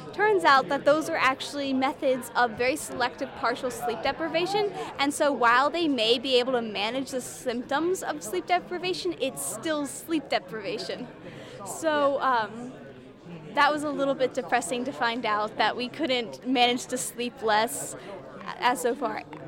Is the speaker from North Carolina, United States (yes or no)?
yes; Waynesville, North Carolina, United States; I also am a freshman here at UNCA, and I'm from Waynesville, North Carolina.